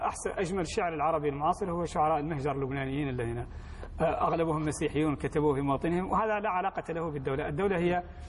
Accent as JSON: {"language": "Arabic", "country": "Mauritania", "said": "وأنا ولدت في موريتانيا فأنا موريتاني."}